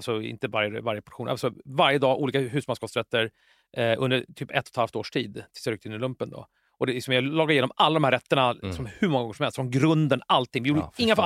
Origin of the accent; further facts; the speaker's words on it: Jakobsberg, Stockholm County, Sweden; jag är uppvuxen i Jakan i Jakobsberg.